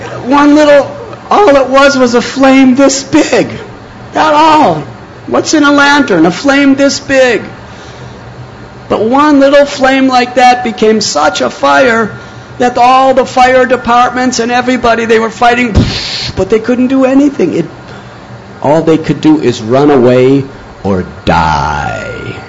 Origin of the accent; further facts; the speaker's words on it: Chicago, Illinois, United States; I'm from Chicago, so is Trinakartu Prabhu.